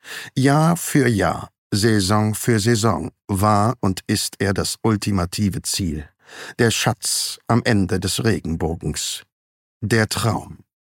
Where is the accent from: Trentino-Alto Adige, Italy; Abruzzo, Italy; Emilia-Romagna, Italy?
Emilia-Romagna, Italy; Ich bin auf einem Bauernhof in der Emilia-Romagna aufgewachsen, nördlich des Apennin und südlich der Alpen.